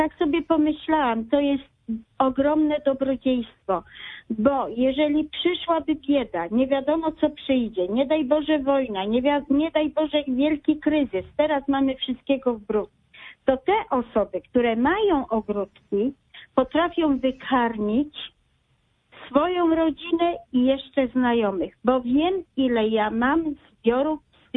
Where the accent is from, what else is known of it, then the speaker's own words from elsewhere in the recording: Poznań, Greater Poland Voivodeship, Poland; Że już od paru lat nie mieszkam w Poznaniu, aczkolwiek jestem poznanianką, niedaleko Poznania.